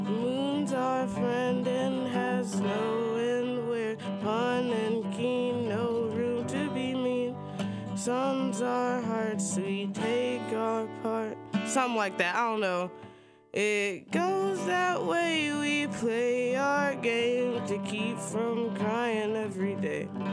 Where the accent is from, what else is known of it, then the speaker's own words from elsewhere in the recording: Arkansas, United States; accent: southern; I'm from Arkansas, if y'all couldn't tell by my southern accent. By my southern accent, I'm here from the down south.